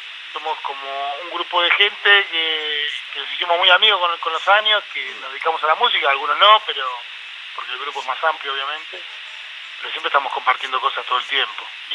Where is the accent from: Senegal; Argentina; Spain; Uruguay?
Argentina; La Plata, Buenos Aires Province; now in Buenos Aires, Argentina; A mí me encanta, los platenses son muy orgullosos de mi ciudad. Yo soy fan de La Plata